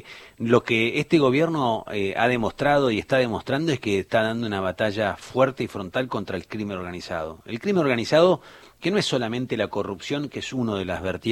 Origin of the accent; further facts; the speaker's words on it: Argentina; como argentinos que somos